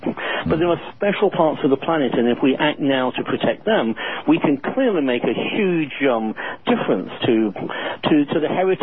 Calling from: Key West, Florida, United States; I'm calling from Key West. I do a lot of work in the Florida Keys.

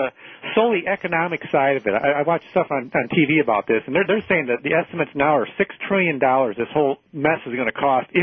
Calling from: Sylvania, Ohio, United States; Sylvania.

